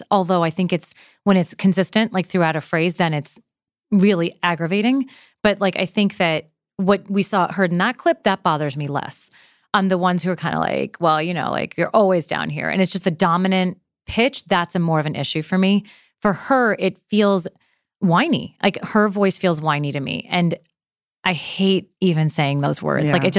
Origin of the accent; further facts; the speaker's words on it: New York, United States; I'm from New York, so I have heard it.